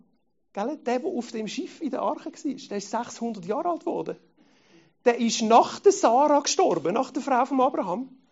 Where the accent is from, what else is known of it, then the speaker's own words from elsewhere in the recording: Switzerland; Aber wir sind Schweizer, wir sind nicht das Volk